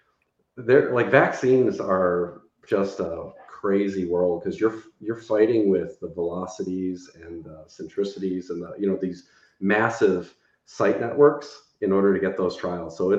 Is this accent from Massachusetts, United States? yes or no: no; Detroit, Michigan, United States; And so I looked at my hometown, Detroit, Michigan, and I said, like, there isn't any like vaccine specialized sites here.